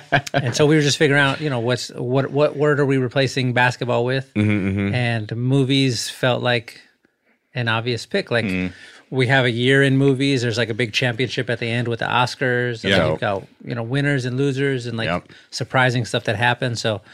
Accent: San Antonio, Texas, United States; When I grew up in San Antonio, I grew up on the South Side

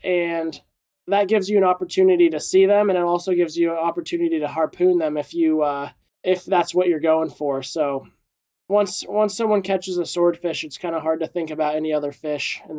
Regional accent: Encinitas, California, United States; I grew up in Encinitas, California.

